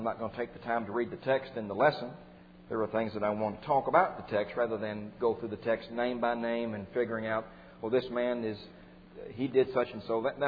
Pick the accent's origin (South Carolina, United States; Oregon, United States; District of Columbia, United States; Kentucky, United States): Kentucky, United States; Where I come from Kentucky. And horses are champions up there.